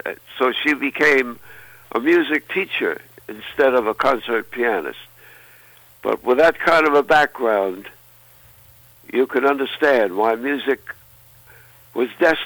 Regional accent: Cedarhurst, New York, United States; I grew up in a beautiful little town on Long Island, New York. It was called Cedarhurst.

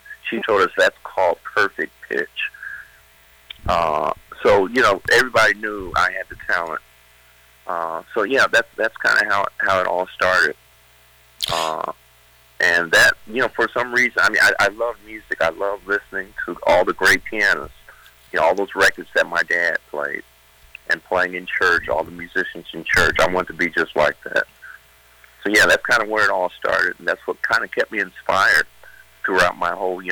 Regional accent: Marion, Ohio, United States; So that's one thing I'm really happy about growing up in Marion, Ohio. It's just, you know, the people were very supportive.

